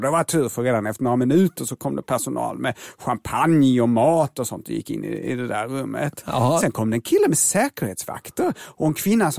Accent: Sweden; Och jag berättade att jag var från Sverige och jag satt och jobbade.

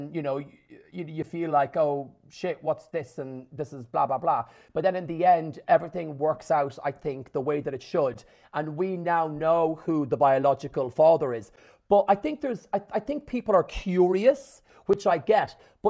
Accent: Ireland; I'm Irish, I live here.

